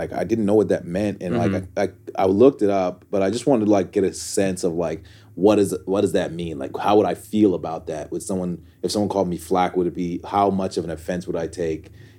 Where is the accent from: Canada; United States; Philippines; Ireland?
Canada; I'm from Canada